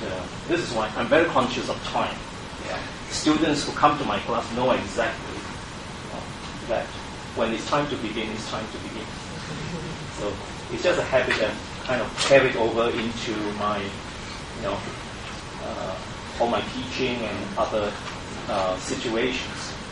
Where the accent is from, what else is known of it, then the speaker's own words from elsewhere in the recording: Singapore; and I come from Singapore.